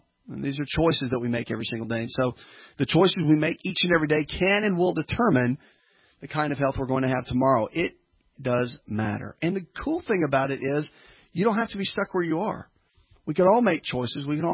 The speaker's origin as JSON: {"language": "English", "region": "the South", "country": "United States", "tie": "born or raised there"}